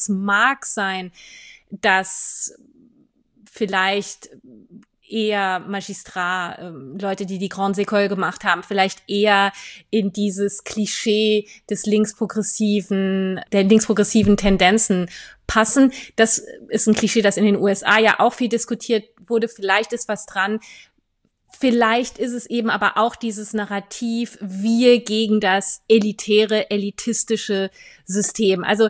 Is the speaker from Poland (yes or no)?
no; France; German is a second language; ich finde, ich darf mir das erlauben als Französin